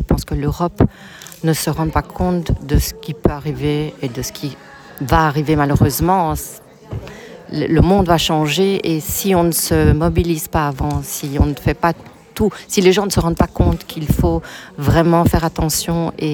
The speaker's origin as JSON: {"language": "French", "country": "Belgium", "tie": "born there", "said": "Je suis née en Belgique"}